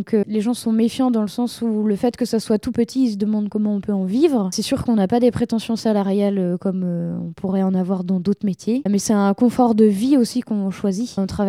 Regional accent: Ahuillé, Pays de la Loire, France; now in Saint-Berthevin, France; Donc nous, on est issus d'Ahuillé. Et là, on est à Saint-Berthevin.

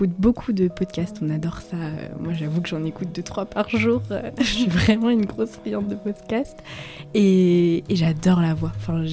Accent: Laval, Pays de la Loire, France; Moi, je suis née à Laval. Donc ça fait 25 ans que je suis à Laval.

